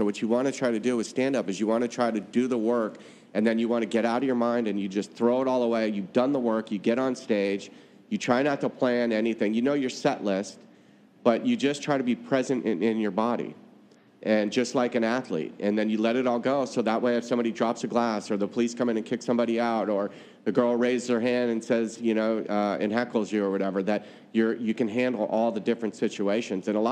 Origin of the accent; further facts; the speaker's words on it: California, United States; The San Francisco Bay Area.